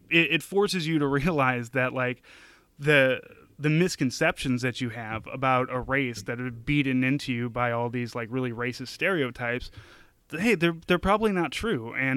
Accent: St. Louis, Missouri, United States; when I went to basic training, I'm from St. Louis

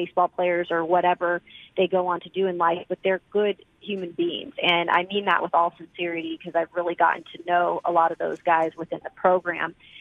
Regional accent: West Coast, United States; you know I'm from the West Coast

